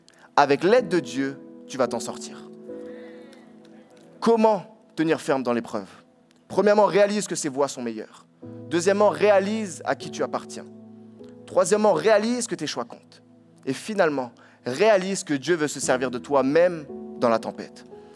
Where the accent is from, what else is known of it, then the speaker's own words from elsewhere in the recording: France; En plus je suis français, apparemment les français on a la réputation d'être râleurs